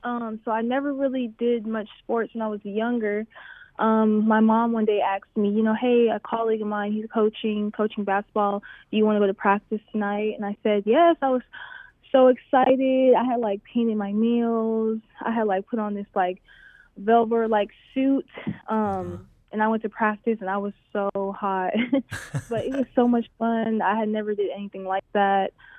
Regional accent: Minneapolis, Minnesota, United States; I grew up in Minneapolis.

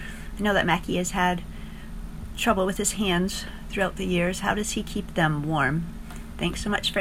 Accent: Caribou, Maine, United States; from Caribou, Maine.

